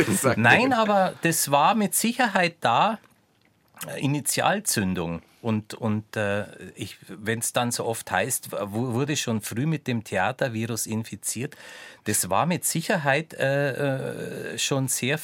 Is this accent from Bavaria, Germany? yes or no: yes; Bavaria, Germany; Und ich sag, ja, ich bin Bayern.